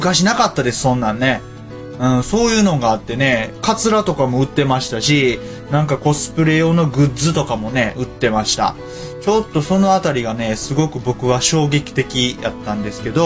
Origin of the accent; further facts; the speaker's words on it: Osaka, Japan; 大阪のね、他のところとか言われたってわかんないんですよ。なんで、もう全部ね、自分の地元の地域のところで済ましてるっていう感じ